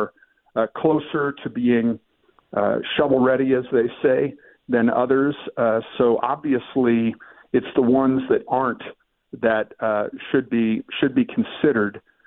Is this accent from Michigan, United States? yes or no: no; Athens, Ohio, United States; You know, I loved growing up in Athens. It's in the foothills of the Appalachians. It is absolutely resplendent with fall color.